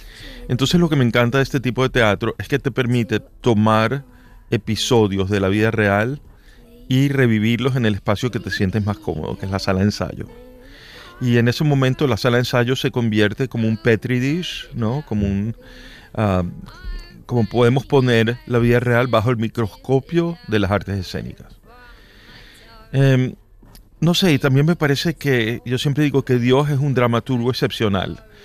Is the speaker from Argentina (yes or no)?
no; Venezuela; also born or lived in New York; yo soy un escritor gay. Yo también soy un escritor latino. Yo también soy un escritor venezolano. Yo también soy un escritor neoyorquino. Yo también soy un escritor judío.